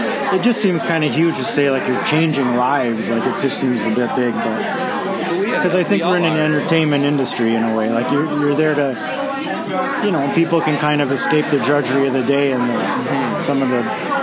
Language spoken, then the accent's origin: English; Hamilton, Ontario, Canada; I grew up in Stony Creek. It's now amalgamated into Hamilton, Ontario.